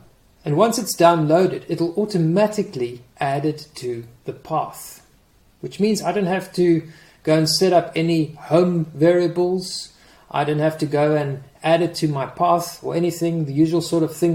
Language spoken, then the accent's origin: English; South Africa; moved away as an adult; now in London, United Kingdom; I'm a South African who was raised by Dutch parents in South Africa. But I live in London. I've been living here for the last 15 years.